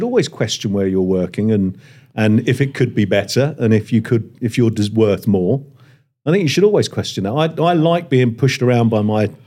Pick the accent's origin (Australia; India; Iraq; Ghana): Australia; as an Aussie